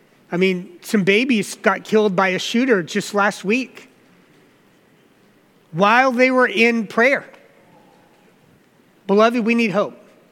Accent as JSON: {"language": "English", "region": "the South", "country": "United States", "tie": "born or raised there", "said": "I grew up in the South."}